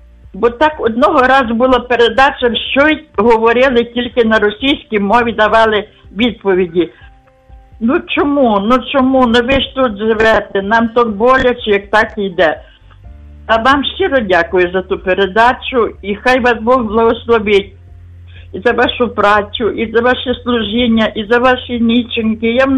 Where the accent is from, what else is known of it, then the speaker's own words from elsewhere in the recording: Lviv Oblast, Ukraine; first language uk; я виросла на Львівщині з маленьку, вчила теж російську мову, бо в школі заставляли, але моя рідна мова, мелодійна мова, українська.